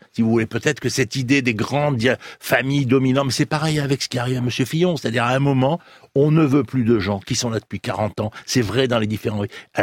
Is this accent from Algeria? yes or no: no; Marseille, Provence-Alpes-Côte d'Azur, France; Moi, je suis Marseillais.